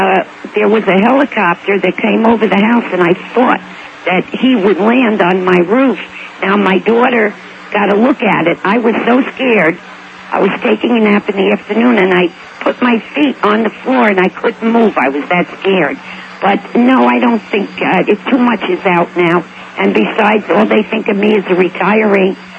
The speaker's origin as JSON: {"language": "English", "town": "Bronx", "region": "New York", "country": "United States", "tie": "born or raised there", "also_born_or_lived": "Yonkers", "said": "I was born and raised in the Bronx and in Yonkers."}